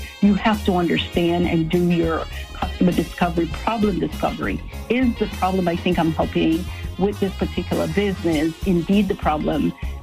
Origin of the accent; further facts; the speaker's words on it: Belize; moved away as an adult; now in United States; I was born in Belize, Central America, and just had the fortunate time of spending some time there in the last couple of weeks. So grew up in Belize all the way through high school and then came to the United States to attend college.